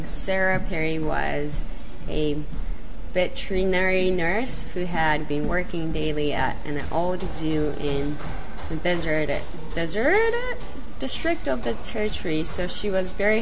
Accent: Nagano, Japan; English is a second language; I was born in Nagano, where they all the mountains are that we have Winter Olympics. So I grown up in the nature.

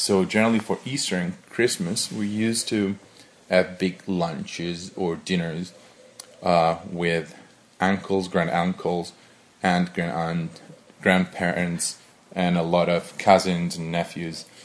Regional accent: Imperia, Liguria, Italy; English is a second language; So I was born in Imperia in 1985, in a cold winter. I was born on January 28th. It was a snowing day, as far as I know from my mom. I grew up in a small village on the coast. It's a touristic place.

